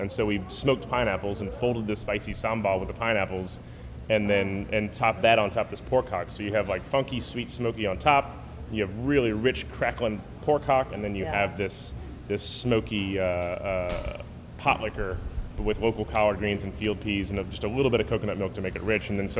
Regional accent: New Orleans, Louisiana, United States; A lot of Southeast Asian friends, because growing up in New Orleans, we have a huge community.

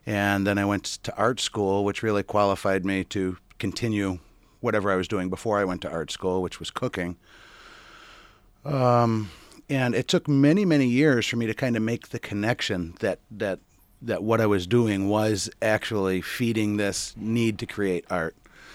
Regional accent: Rochester, New York, United States; I grew up in Rochester.

